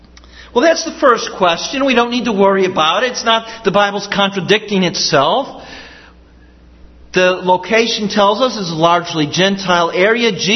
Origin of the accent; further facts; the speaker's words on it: Rolling Meadows, Illinois, United States; I tell people I grew up in Chicago. I didn't. I grew up in Rolling Meadows.